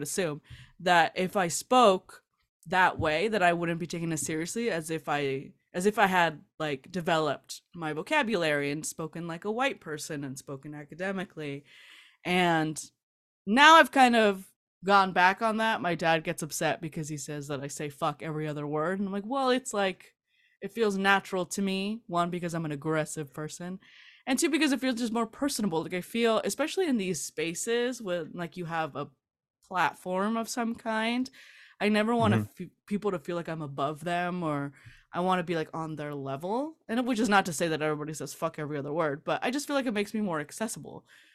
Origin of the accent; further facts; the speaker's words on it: South Gate, California, United States; I grew up in Southgate, California. So it's okay. Near Long Beach, near Compton, Linwood. It's like that Huntington Park, all that area.